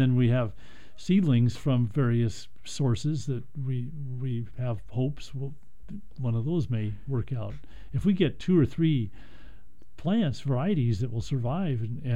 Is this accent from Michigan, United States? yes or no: no; Portland, Oregon, United States; Yeah, you know, and I remember growing up in Northeast Portland where there was one around the block from me